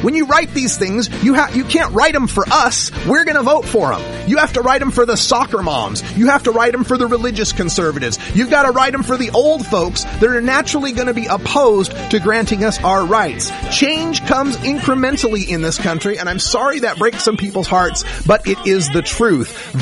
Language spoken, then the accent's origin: English; Portland, Oregon, United States; hey, I'm from Portland, Oregon, but I'm beginning to be moving down to Northern California.